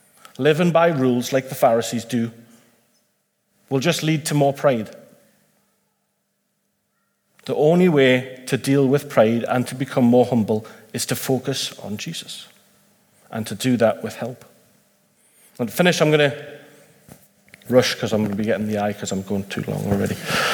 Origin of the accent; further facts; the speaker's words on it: Newcastle, North East England, United Kingdom; Now, I grew up in Newcastle